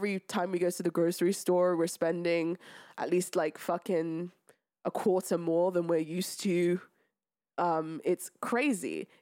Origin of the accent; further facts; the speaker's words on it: London, United Kingdom; I'm a Londoner through and through. This is the city I was born in, you know?